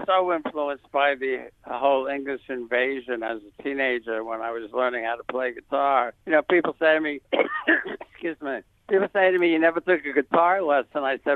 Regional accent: New York City, New York, United States; because I grew up in New York City.

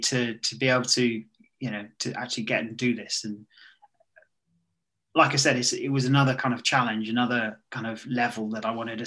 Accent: St Davids, Wales, United Kingdom; So I'm from St. David's in West Wales, and it's a peninsula.

